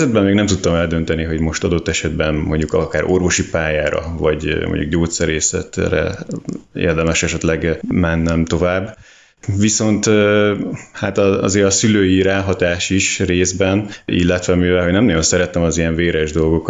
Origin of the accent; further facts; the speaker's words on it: Kiskunhalas, Bács-Kiskun, Hungary; born there; Én Kiskunhalason születtem, és most már azért egy jó ideje gyakorlatilag itt lakok ebbe a kis városba.